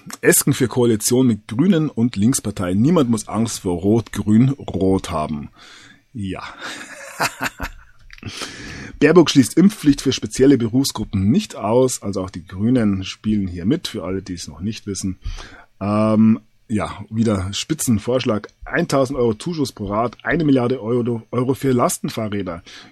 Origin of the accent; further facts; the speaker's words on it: Bavaria, Germany; Als Bayer hat man da natürlich nichts dagegen